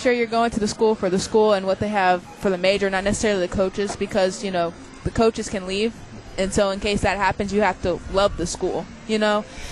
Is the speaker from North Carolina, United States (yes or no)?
yes; Chapel Hill, North Carolina, United States; I'm from Chapel Hill, North Carolina. I'm a junior, and I've moved 9 times to 8 different states.